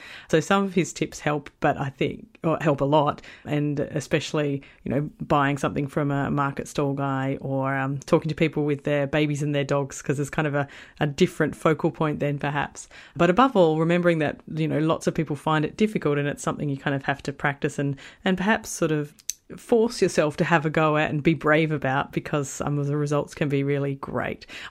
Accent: Perth, Western Australia, Australia; Fremantle is technically a suburb of Perth, my hometown, but it's much more special than that sounds.

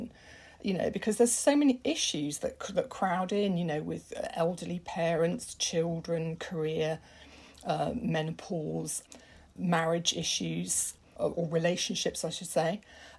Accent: United Kingdom; I mean, although I am British, the French side of my life has been so kind of almost dominant

